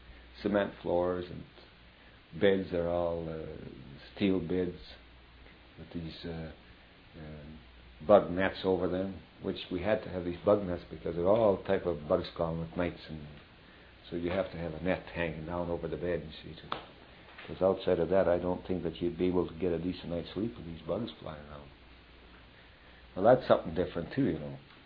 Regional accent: Canada; Like we're all Canadian.

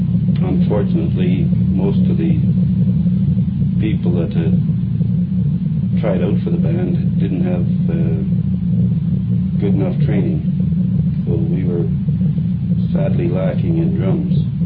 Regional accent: Winnipeg, Manitoba, Canada; born there; I was born in Winnipeg. My mother and father were born in Scotland and came to Canada about 1910.

